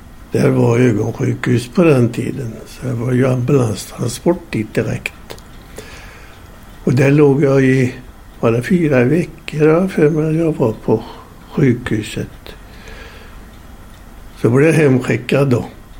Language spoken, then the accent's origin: Swedish; Örvalsbro, Västra Götaland County, Sweden; Sen bodde vi i Mariestad i mellan 40 och 41. Sen flyttade vi 13 kilometer norr om Mariestad till ett ställe som heter Örvalsbro. Hör till Harslörs församling. Och där gick jag i skola sen. I Örvalsbro.